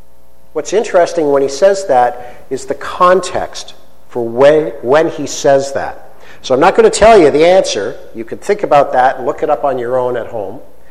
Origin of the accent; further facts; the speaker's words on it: Canada; I was very glad I'm Canadian.